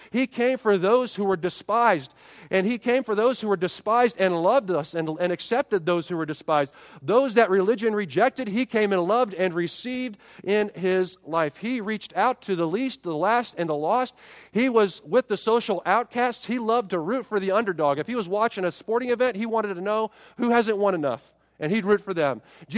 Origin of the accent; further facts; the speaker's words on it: Dayton, Ohio, United States; Erin and I met in Ocean City, New Jersey, when she's from Cleveland and I'm from Dayton